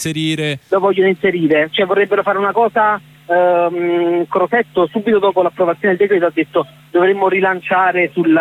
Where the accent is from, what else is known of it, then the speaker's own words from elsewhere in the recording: Naples, Campania, Italy; essendo napoletano, materialista sì, ma pur sempre scaramantico